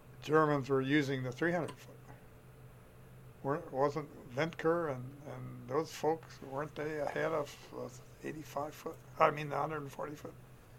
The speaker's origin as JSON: {"language": "English", "country": "Canada", "said": "I was here as a Canadian, a graduate student, observing with the 85-foot telescope."}